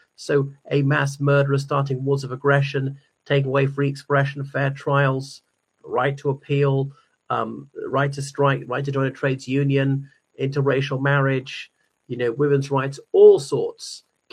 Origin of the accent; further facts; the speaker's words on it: Ireland; from Ireland.